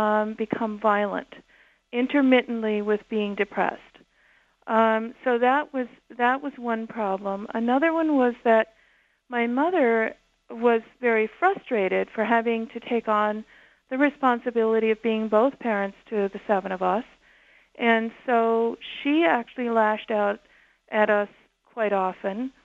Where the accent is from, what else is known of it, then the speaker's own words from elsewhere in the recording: Ohio, United States; Well, I grew up in Geauga County, Ohio, which is now the fourth largest Amish community that there is, and it's in that little northeast corner of Ohio.